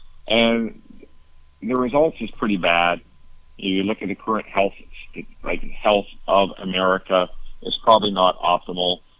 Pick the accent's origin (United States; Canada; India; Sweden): Canada; I come from Canada.